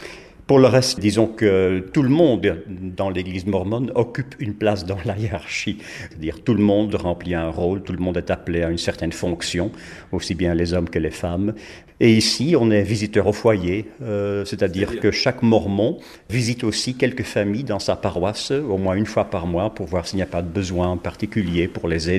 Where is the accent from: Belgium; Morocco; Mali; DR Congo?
Belgium; Antwerp, Flanders; French is a second language; nous habitons ici en Utah quelques mois par an. Notre fille habite ici. Et puis pour le reste, nous vivons en Belgique. Nous sommes anversois, donc flamands. Français n'est pas ma langue maternelle